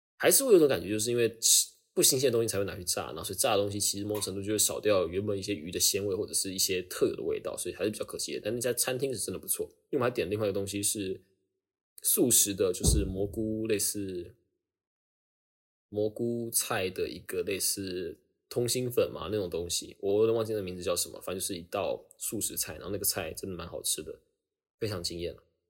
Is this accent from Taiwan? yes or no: yes; Taipei, Taiwan; 然后我说我从台北来的。不知道为什么当下就讲话都故意有一个绝声，因为我从台北来的